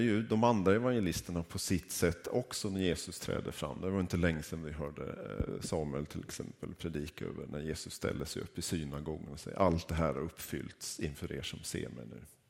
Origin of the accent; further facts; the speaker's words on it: Norrbotten County, Sweden; Men det är svårt för mig som norrbottning, så det blir...